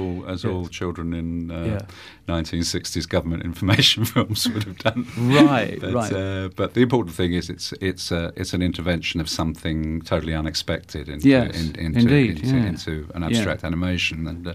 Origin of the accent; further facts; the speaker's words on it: Walthamstow, London, United Kingdom; born there; It is. I was born in Walthamstow. Yes.